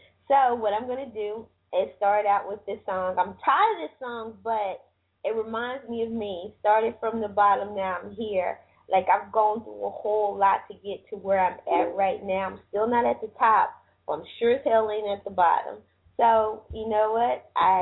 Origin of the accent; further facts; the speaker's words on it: North Carolina, United States; They are a company out of North Carolina, my hometown.